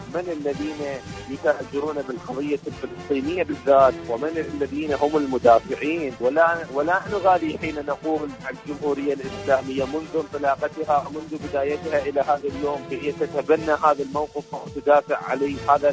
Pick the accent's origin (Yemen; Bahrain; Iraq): Iraq; من العراق